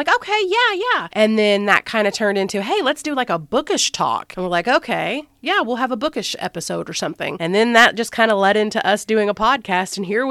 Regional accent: Indiana, United States; And we are from Indiana, by the way.

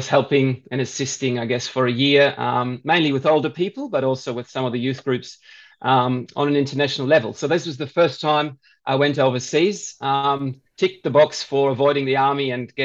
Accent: Germany; So I was born in Germany. I grew up in Germany, did my high school there.

